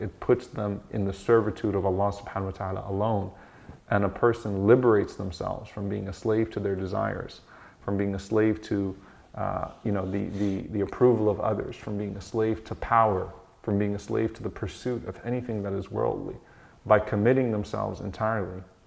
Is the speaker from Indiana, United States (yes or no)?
no; Louisiana, United States; So I grew up in Louisiana. I was the only Muslim in my school. I went to public school my whole life.